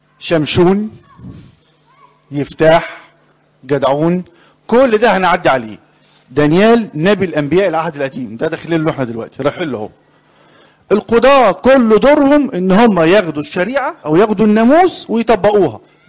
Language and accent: Arabic; Egypt; انا مسيحي مصري. انا مسيحي مصري جنسيتي مصري